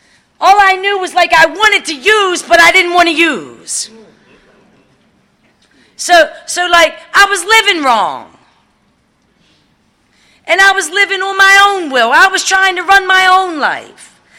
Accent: Baltimore, Maryland, United States; And I'm from the Baltimore area.

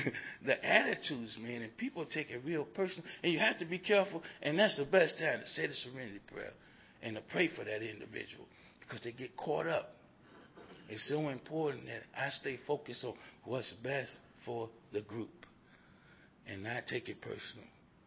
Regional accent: Milwaukee, Wisconsin, United States; You know, I said, I'm from Milwaukee, man.

